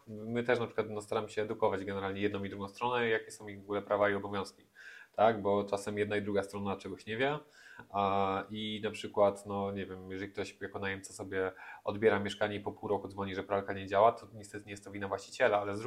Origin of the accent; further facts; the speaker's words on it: Kraków, Lesser Poland, Poland; ja jestem Krakusem, więc jakby ja powiedzmy, gdzieś tam powiedzmy, może miałem też lepszy start